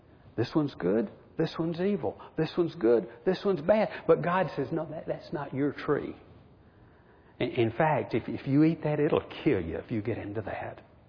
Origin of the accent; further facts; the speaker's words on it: Birmingham, Alabama, United States; I grew up in Birmingham. Tough days, mean-spirited days. I was a kid and churches being bombed.